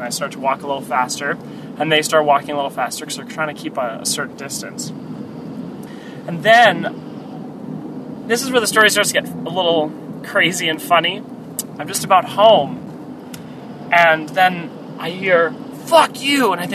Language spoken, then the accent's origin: English; Canada; And funny of which, I'm a Canadian.